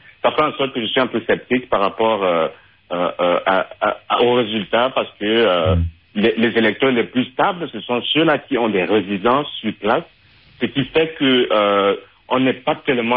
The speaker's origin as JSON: {"language": "French", "country": "Cameroon", "said": "je suis camerounais."}